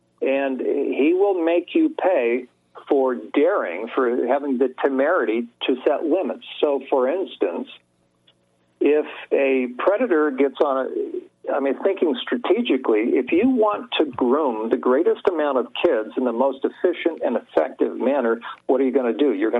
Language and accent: English; California, United States; So in California, I'm originally from California.